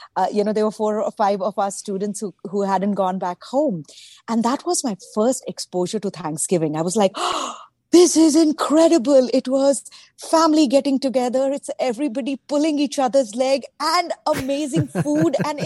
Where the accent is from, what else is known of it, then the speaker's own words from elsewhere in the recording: Ranchi, Jharkhand, India; also born or lived in Punjab; In India, actually in Eastern India. I was born in Punjab, but grew up in Eastern India in a small town called Ranchi.